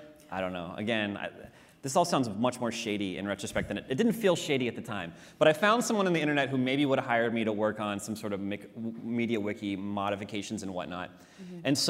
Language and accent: English; Ohio, United States; I grew up in Ohio.